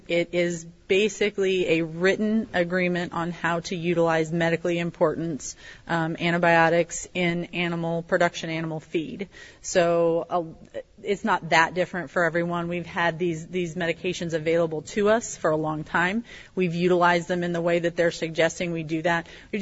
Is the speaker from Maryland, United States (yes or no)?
no; Alhambra, Illinois, United States; I grew up in the Alhambra area I've been around this town my whole life.